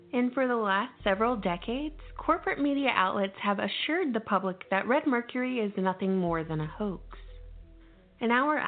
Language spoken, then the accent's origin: English; Georgia, United States; As many of you already know, I'm from Georgia.